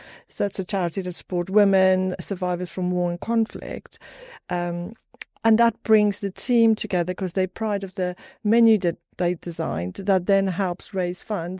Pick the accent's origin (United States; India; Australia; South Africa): South Africa; moved away as an adult; I'm from South Africa originally.